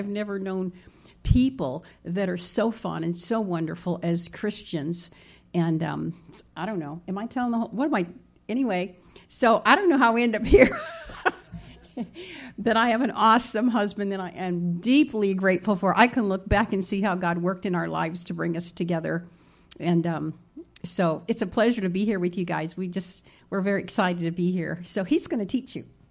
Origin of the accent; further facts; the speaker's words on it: South Bend, Indiana, United States; moved away as an adult; also born or lived in San Diego; Well, I grew up in South Bend, Indiana, by Notre Dame